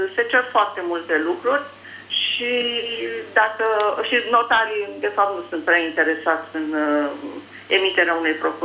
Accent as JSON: {"language": "Romanian", "town": "Bacău", "region": "Bacău County", "country": "Romania", "said": "Sunt din Bacău"}